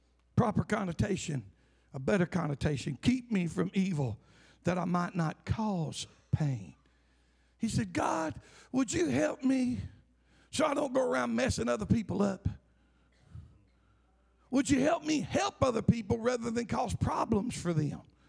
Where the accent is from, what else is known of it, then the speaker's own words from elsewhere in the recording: Buell, United States; I'm from Buell. Okay? I fit the redneck stuff. My richest relative lives in a double wide.